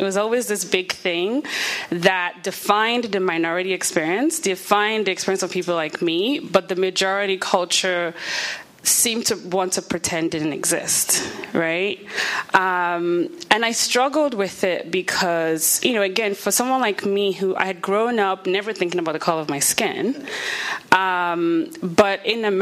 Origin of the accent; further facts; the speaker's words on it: Nigeria; So I grew up in Nigeria and grew up in a pretty small town for Nigeria, but I was surrounded by mostly people who speak the same language, Igbo, which is my dad's ethnic group.